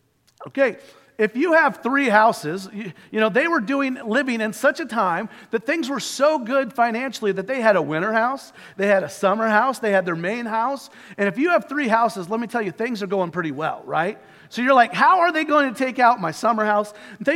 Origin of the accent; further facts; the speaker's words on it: Kansas City, Missouri, United States; I grew up in Kansas City. We would go down to the Salvation Army Center multiple times a year